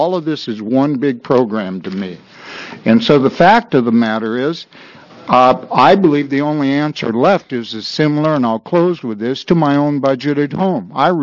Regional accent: Oregon City, Oregon, United States; I'm from Oregon City, Molalla, Estacada area. The fact of the matter is, I'm not from Portland, and I'm not from Beaverton

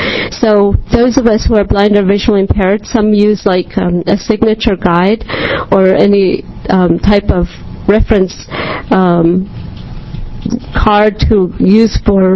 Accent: Eugene, Oregon, United States; I'm from Eugene, Oregon, and I've always voted

